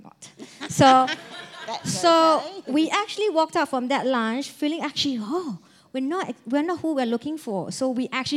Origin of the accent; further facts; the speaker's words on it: Singapore; moved away as an adult; now in Australia; So if you haven't known by now, we're not from Australia originally. We migrated to Australia from Singapore 1st October 2007. So this is our 14th year here